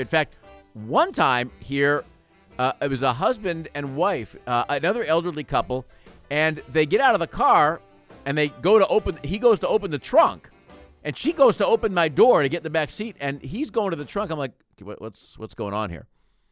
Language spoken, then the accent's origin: English; Chicago, Illinois, United States; This is something that when I was growing up in Chicago, you didn't hear this at Wrigley Field forever.